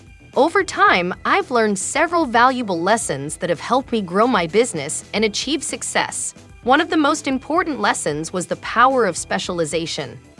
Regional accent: India; moved away as an adult; now in United States; I moved to the US from India, where I pursued an advanced degree in a scientific field.

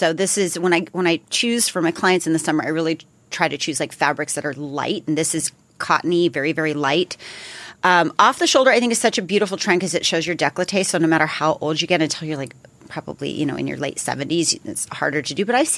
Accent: California, United States; And I always throw in sunnies because I'm from Southern California.

